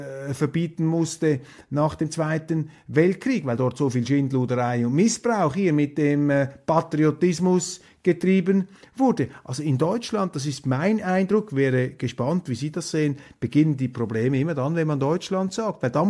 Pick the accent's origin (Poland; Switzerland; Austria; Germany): Switzerland; Wir hoffen es als Schweizer. Denn vom Wohl Deutschlands hängt ja auch das Wohl der Schweiz ab.